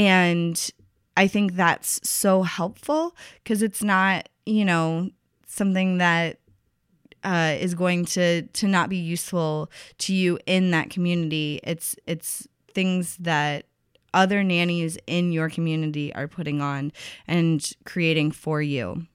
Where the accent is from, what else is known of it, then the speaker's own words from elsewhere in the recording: Tennessee, United States; I see my home state, Tennessee, there is an event in Nashville